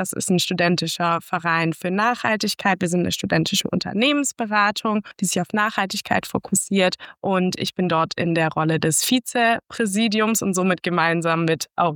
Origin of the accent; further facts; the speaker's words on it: Baden-Württemberg, Germany; now in St. Gallen, Switzerland; ich bin 24 Jahre alt. Ich komme aus der Nähe von Stuttgart, also aus Süddeutschland, wohne jetzt aber schon über 5 Jahre primär in der Schweiz, im wunderschönen St. Gallen